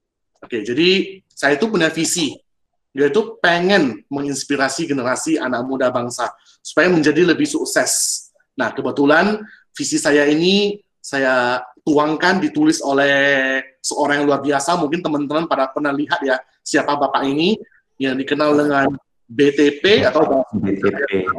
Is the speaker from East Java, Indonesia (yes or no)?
no; Pematangsiantar, North Sumatra, Indonesia; Saya asli dari Kota Pematang Siantar.